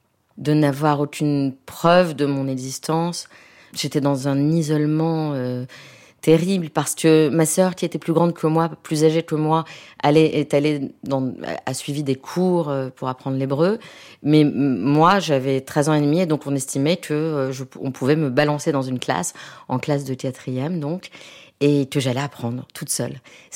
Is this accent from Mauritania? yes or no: no; France; quand on me demandait d'où je venais, que je disais de France, et on me regardait d'un œil soupçonneux parce que je suis brune, j'ai les yeux noirs, les cheveux noirs